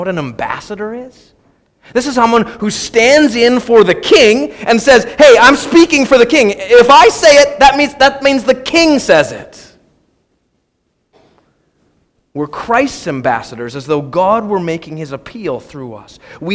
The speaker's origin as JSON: {"language": "English", "country": "Canada", "said": "But James, we're Canadian. This is a problem, right? In Canada, the worst thing that you can do to a person is offend them."}